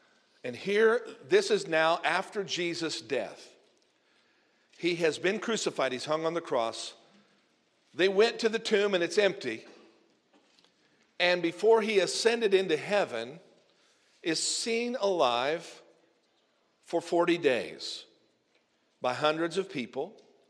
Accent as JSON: {"language": "English", "town": "Mattoon", "region": "Illinois", "country": "United States", "tie": "born or raised there", "said": "Those of you who make fun of my hometown, Mattoon. So I'm on Western Avenue in Mattoon, Illinois"}